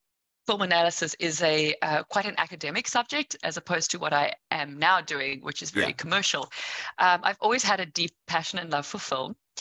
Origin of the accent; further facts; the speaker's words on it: Johannesburg, Gauteng, South Africa; And off to Cape Town I went, because I'm originally from Johannesburg.